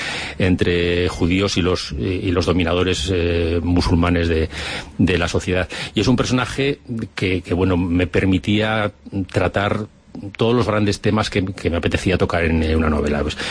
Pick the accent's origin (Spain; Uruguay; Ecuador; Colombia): Spain; Tudela, Navarre; el 1200 aniversario de la fundación de mi ciudad natal, de Tudela